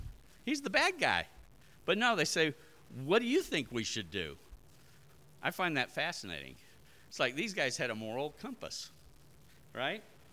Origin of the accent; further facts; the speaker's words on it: Cordillera Administrative Region, Philippines; In fact, when I grew up in the Ifugao, they had all these spirits they were terrified of and they sacrificed